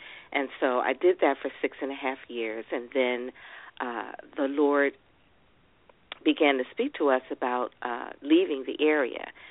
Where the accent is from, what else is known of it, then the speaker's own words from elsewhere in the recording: Philadelphia, Pennsylvania, United States; moved away as an adult; my husband is a wonderful guy, paralegal, and we both were born and raised in Philadelphia. And when he took a job with the government, that's what prompted us to relocate here.